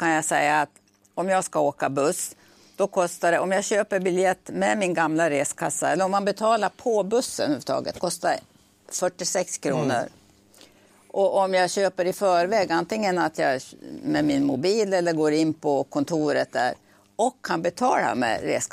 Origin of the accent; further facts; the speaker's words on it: Falun, Dalarna County, Sweden; now in Gävle, Sweden; jag är från Falun och bor i Gävle och har studerat i Gävle